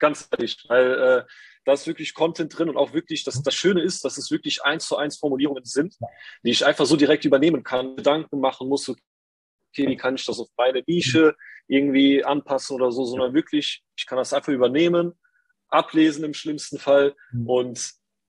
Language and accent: German; Saarbrücken, Saarland, Germany; Hi, ich bin 21, ich komme aus Saarbrücken, aus dem wunderschönen Saarland.